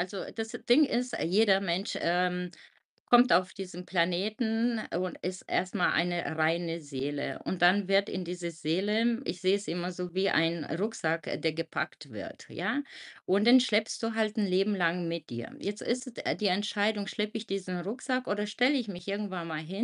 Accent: Romania; ich bin jetzt 47 und in der damaligen Zeit, ich bin in Rumänien aufgewachsen

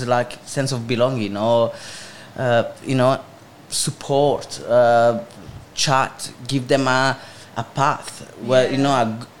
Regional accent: Italy; English is a second language; now in Australia; I'm from Italy.

